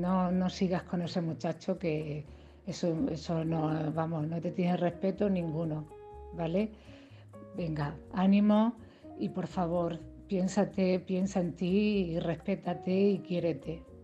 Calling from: Cartagena, Region of Murcia, Spain; de Cartagena.

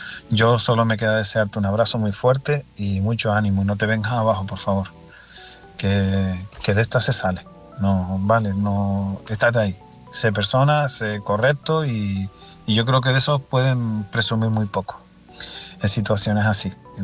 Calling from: Canary Islands, Spain; de Tenerife.

